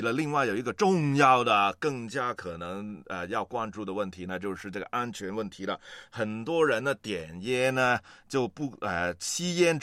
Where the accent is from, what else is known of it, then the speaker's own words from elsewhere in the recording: Hong Kong; 但是我们香港这边好像要马上要禁了